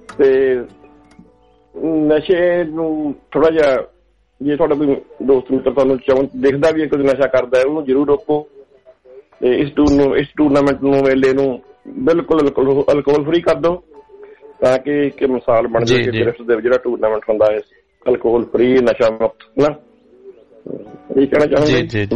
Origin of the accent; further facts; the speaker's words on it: Punjab, India; accent: Puadhi; ਮੋਹਾਲੀ ਦਾ ਹੀ area ਸਾਡਾ, ਤੇ ਨਾਲੇ ਮੋਹਾਲੀ ਦੇ ਨਵਾਂ ਚੰਡੀਗੜ੍ਹ ਜਿਹੜਾ ਬਣ ਰਿਹਾ ਜੀ ਆਪਣੇ ਚੰਡੀਗੜ੍ਹ ਦੇ ਮੁੱਲਾ ਪੱਤ ਦੇ ਨਾਲ ਹੀ ਉੱਥੇ ਸਾਡਾ ਪਿੰਡ ਹੈ।